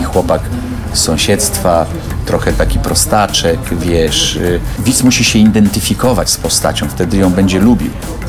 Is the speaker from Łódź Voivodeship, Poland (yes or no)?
yes; Tomaszów Mazowiecki, Łódź Voivodeship, Poland; born there; bo to jest miasto, które mnie urodziło tak naprawdę. W Tomaszowie się urodziłem jako człowiek, a w Łodzi się urodziłem jako artysta